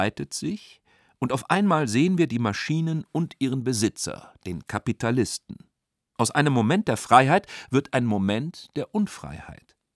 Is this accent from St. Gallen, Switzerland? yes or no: yes; St. Gallen, Switzerland; im Stadttheater meiner Heimatstadt St. Gallen